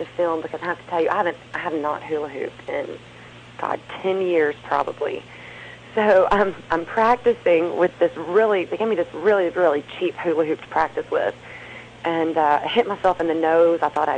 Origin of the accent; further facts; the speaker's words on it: the South, United States; accent: Southern; Yeah, everybody always comments on my accent.